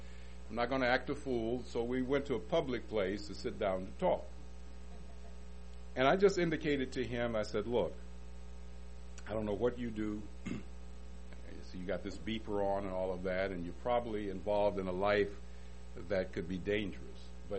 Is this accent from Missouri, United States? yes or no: no; Detroit, Michigan, United States; I'm not from Tyler. I'm from Detroit.